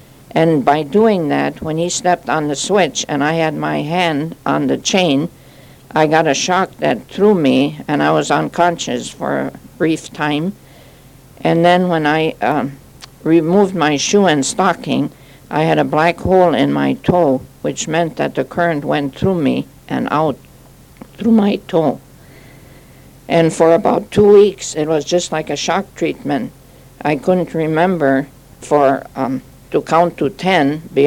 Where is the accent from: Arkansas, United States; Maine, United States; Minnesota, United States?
Minnesota, United States; North Prairie; born there; also born or lived in Moorhead, United States; I was born in North Prairie, Minnesota on August 1st, 1912. And I came to the St. Francis Convent on October 15, 1932.